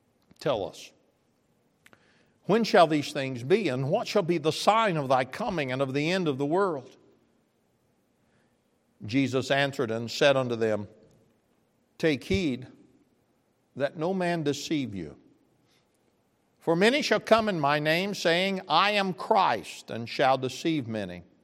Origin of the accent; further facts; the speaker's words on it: Arkansas, United States; And I said, Lord, I'm from Arkansas. This ain't so bad.